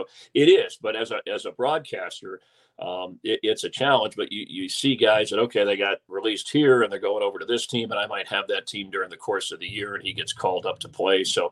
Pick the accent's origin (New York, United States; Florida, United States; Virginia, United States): Florida, United States; since I'm originally from Florida. I do the Buccaneer preseason games